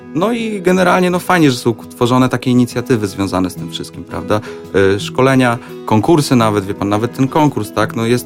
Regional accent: Białystok, Podlaskie Voivodeship, Poland; pochodzę z Białegostoku i gdzieś tam Białystok bardzo mi jest bliski

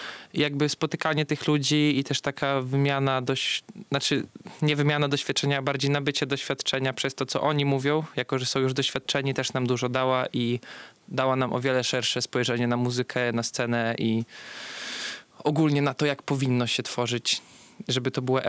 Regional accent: Białystok, Podlaskie Voivodeship, Poland; Jesteśmy z Białegostoku.

